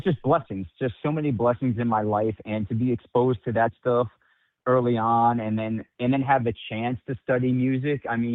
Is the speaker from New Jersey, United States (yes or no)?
yes; New Jersey, United States; And then, you know, growing up in New Jersey with how strong music is in this part of the country